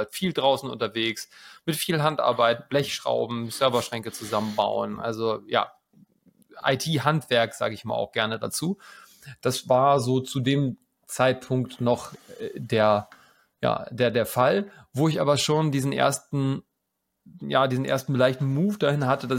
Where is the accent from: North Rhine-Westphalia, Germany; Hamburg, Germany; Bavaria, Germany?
Hamburg, Germany; now in Leipzig, Germany; Aus Hamburg. Ursprünglich aus Hamburg, geboren, aufgewachsen, aber seit 8 Jahren jetzt in Leipzig.